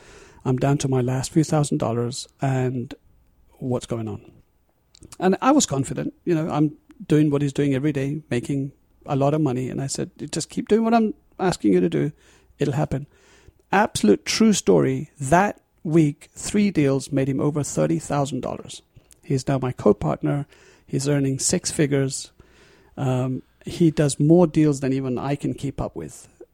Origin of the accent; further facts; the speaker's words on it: London, United Kingdom; And so I was curious, and I came from London.